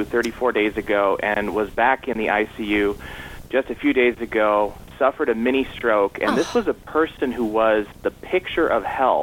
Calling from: Michigan, United States; from Michigan.

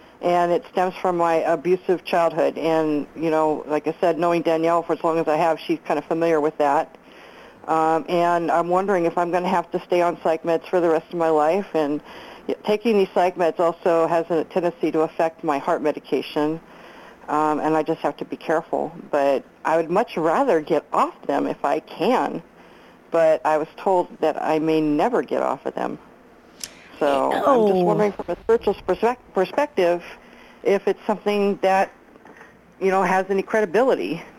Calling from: Los Angeles, California, United States; No, I'm calling from Los Angeles, and this is True.

